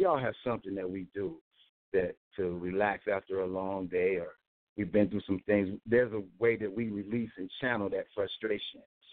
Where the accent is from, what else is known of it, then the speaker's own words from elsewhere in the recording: Cleveland, Ohio, United States; Got some great production on there by my longtime producer from my hometown, Cleveland, Ohio, Draft Drums.